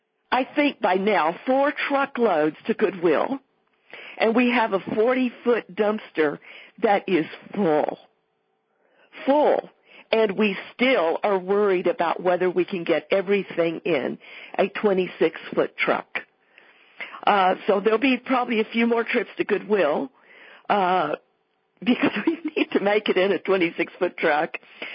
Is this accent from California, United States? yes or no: no; Weatherford, Texas, United States; Dale helped us set up my art show in Weatherford, my hometown